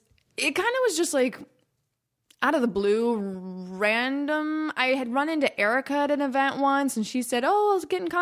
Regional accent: Buffalo, New York, United States; also born or lived in Detroit; kind of all over East Coast, Midwest, pretty much like Buffalo, New York, basically all the cold places you don't want to live because it's freezing there.

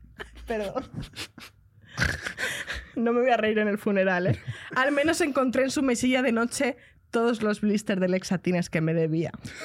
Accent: Madrid, Community of Madrid, Spain; es porque soy muy de Madrid

